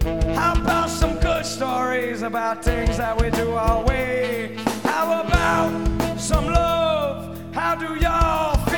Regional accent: Rockville, Maryland, United States; We're from Rockville, Maryland, a little ways up north, and it's very nice of you guys to let us into your town tonight.

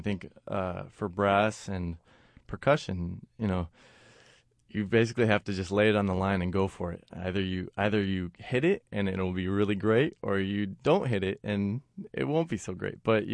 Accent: Sacramento, California, United States; I got a call from the Sacramento Philharmonic asking if I would want to come back to my hometown and play a solo with the orchestra.

